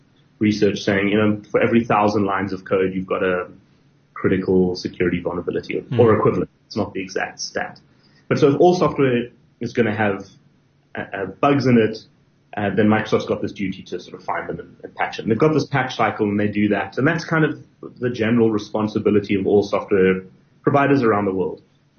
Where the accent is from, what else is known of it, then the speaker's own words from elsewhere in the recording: South Africa; as a South African citizen, I want the South African law enforcement or intelligence agencies to be able to do their mission.